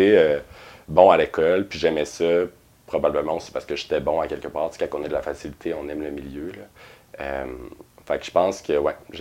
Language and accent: French; Quebec City, Quebec, Canada; Oui, je suis né à Québec, dans la ville directement. Je suis né où est-ce que j'ai vécu finalement toute ma vie.